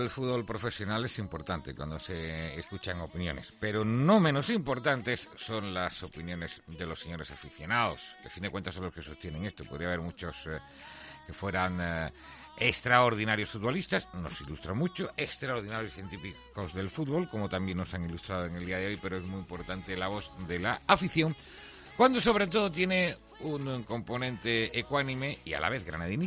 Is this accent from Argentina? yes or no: no; Spain; nos tiene que importar como españoles lo que le pasa a la selección española.